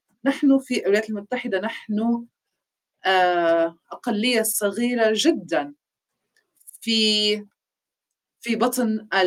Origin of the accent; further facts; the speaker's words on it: Palestine; وهذا من منظوري أنا من فلسطين